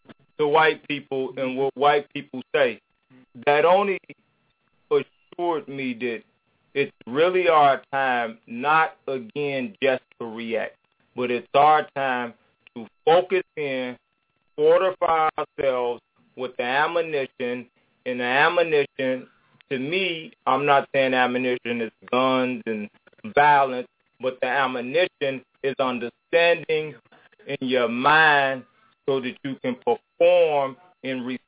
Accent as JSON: {"language": "English", "country": "Israel", "tie": "born or raised there", "said": "I was raised actually again in Israel"}